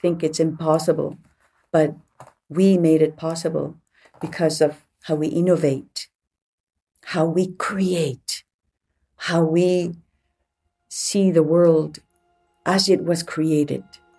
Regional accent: Puvirnituq, Quebec, Canada; born there; I was born in Puvernituk and raised by my grandparents.

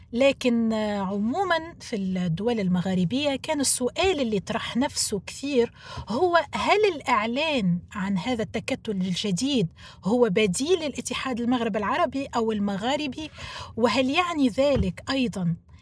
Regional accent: Tunisia; now in United States; أنا مثلاً هناك كتونسية في أمريكا

